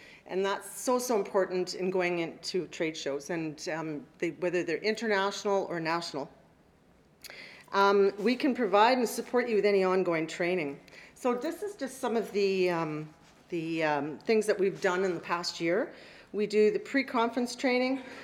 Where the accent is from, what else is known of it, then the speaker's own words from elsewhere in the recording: Winnipeg, Manitoba, Canada; I come from Winnipeg.